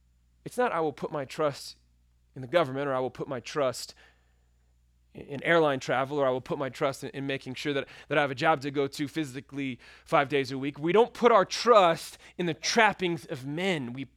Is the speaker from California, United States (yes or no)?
no; Texas, United States; You know, growing up in West Texas, you could see the storms before they hit.